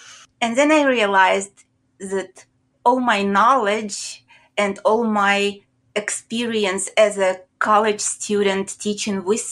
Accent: Ukraine; moved away as an adult; now in United States; When I immigrated from Ukraine, and I had been teaching there for 13 years before I came to the United States

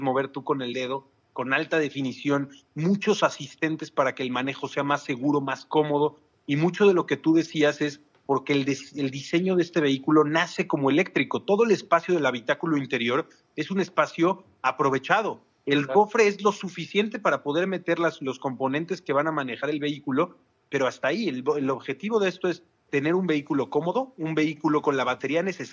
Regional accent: Mexico; Como mexicano es muy frustrante ver que todas las tecnologías suceden en Estados Unidos, en Europa, en China, y México va como 3 años, 4 años atrás

